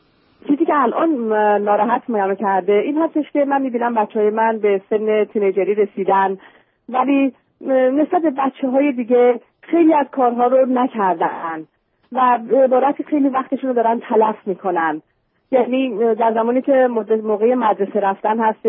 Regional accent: Iran; moved away as an adult; now in United States; من امریکا 2 سالم هست که ما از ایران به امریکا مهاجرت کردیم

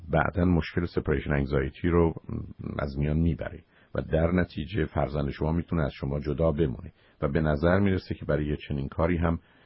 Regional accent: Iran; شاید که مقدار به دلیل اینکه ما ایرانی هستیم، اگر اون محیط ایرانی نباشه

